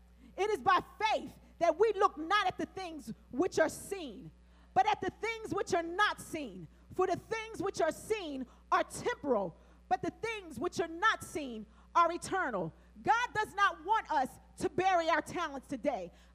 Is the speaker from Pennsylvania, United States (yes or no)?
yes; Pennsylvania, United States; I grew up in Bartram Village